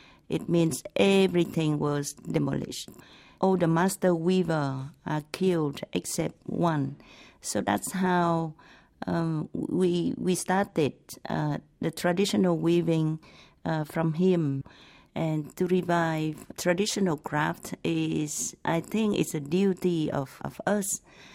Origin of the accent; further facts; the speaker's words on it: Cambodia; I'm from Cambodia.